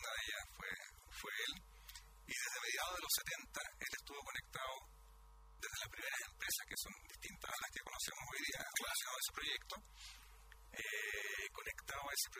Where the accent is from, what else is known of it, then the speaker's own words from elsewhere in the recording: Antofagasta, Chile; born there; uno de los yacimientos más antiguos de Latinoamérica se encuentra en la zona donde yo nací